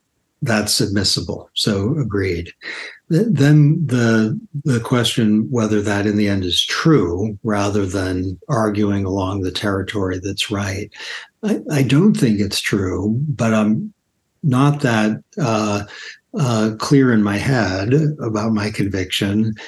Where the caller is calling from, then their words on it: Washington, District of Columbia, United States; I'm speaking from Washington, D.C. right now.